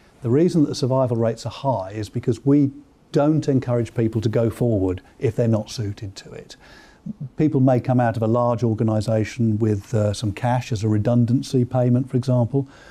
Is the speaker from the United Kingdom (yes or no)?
yes; East of England, United Kingdom; I come from Cambridgeshire